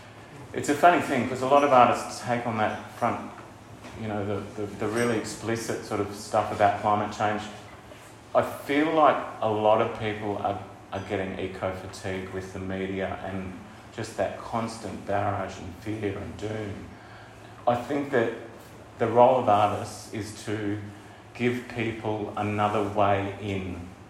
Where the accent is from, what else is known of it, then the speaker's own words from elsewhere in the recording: Lismore, New South Wales, Australia; born there; is actually the Richmond River, which I was born in Lismore.